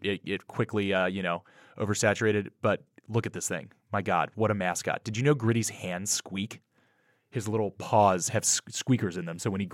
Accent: Cincinnati, Ohio, United States; now in California, United States; Cincinnati.

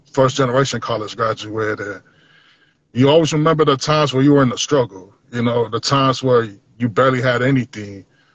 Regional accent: Long Beach, California, United States; I grew up in Long Beach, California, and just like the opportunities weren't always there.

